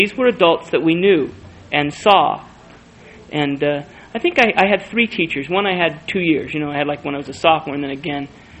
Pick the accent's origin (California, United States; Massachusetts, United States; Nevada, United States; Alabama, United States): Nevada, United States; Las Vegas; also born or lived in Tucson; There were Mormon kids around. Well, I grew up in that environment, and I must tell you that in the 5 years I lived there, before I went to college at BYU, Las Vegas grew